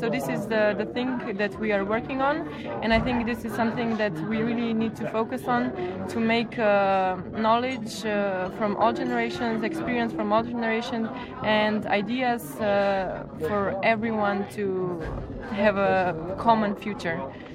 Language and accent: English; Slovenia; I'm from Slovenia